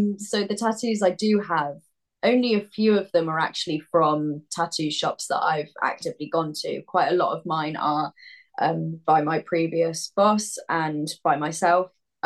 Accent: South West England, United Kingdom; I think the majority of people that know me in Somerset, my hometown

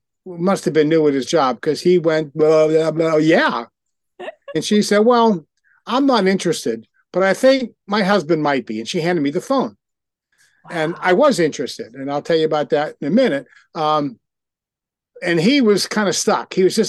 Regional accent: Pittsburgh, Pennsylvania, United States; moved away as an adult; But I started out life in Pittsburgh, Pennsylvania. I left there when I was 18, and I've only been back to visit family, but that's where I was formulated.

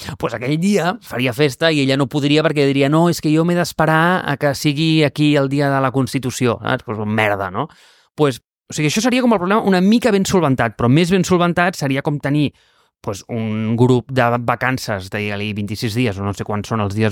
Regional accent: Barcelona, Catalonia, Spain; perquè tu, com a barceloní, l'operació d'aquí d'Espanya no tenia una implicació molt gran amb Alemanya

